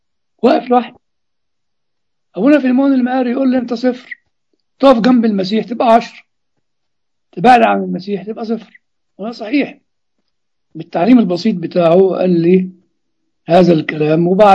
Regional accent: Upper Egypt, Egypt; وعندنا في الصعيد يروح يضربوا خرطوش ونار

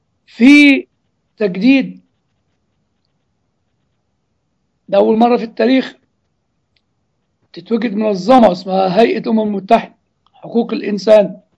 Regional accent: Egypt; يعني المشكلة اللي موجودة عندنا في مصر والموجودة في العالم الثالث

